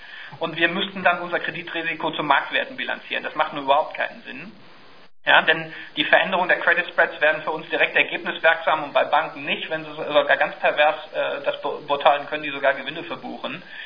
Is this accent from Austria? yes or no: no; United States; ich bin ja in Amerika auch aufgewachsen